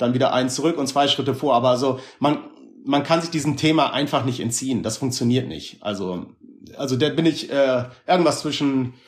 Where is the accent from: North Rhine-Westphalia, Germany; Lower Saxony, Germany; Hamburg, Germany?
Hamburg, Germany; Ich bin 90er Hip-Hop-Kind. Habe ich schon immer ich bin in Hamburg geboren und da groß geworden mit der ganzen … sowas groß geworden.